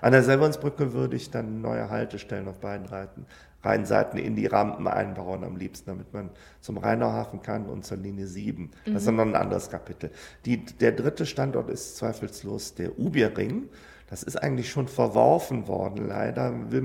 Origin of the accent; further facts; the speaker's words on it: Cologne, North Rhine-Westphalia, Germany; Ja, ich komme aus Köln-Poll.